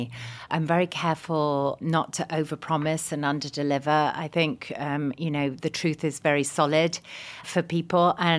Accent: England, United Kingdom; I'm English. I'm watching Britain become fearful and contract in the same way.

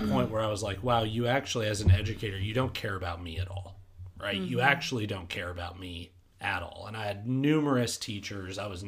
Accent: Denver, Colorado, United States; Oh, yeah. I grew up in Denver. And so more liberal than any place else.

